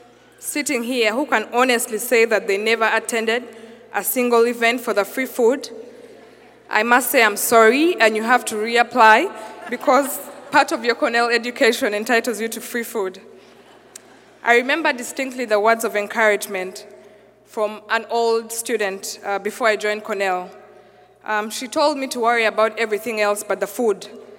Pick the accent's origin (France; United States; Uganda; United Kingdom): Uganda; I'm from Uganda. There's no country called Africa.